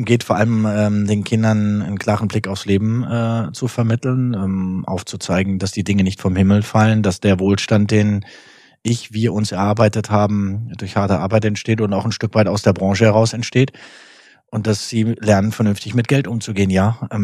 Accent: Germany; ich bin in Deutschland groß geworden.

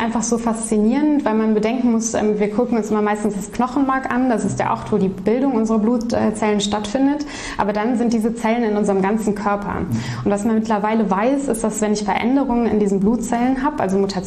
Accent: Aachen, North Rhine-Westphalia, Germany; also born or lived in Bonn; Geboren bin ich in Bonn, aber dann sehe ich mich eigentlich schon lange als Öscher-Mädchen, weil ich auch hier in Aachen groß geworden bin, in Aachen zur Schule gegangen bin, St. Ursula, damals noch komplette Mädchenschule.

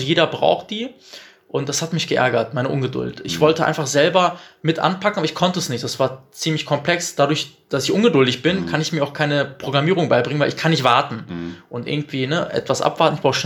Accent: Bielefeld, North Rhine-Westphalia, Germany; Und dann noch als Bielefelder, das war echt grandios.

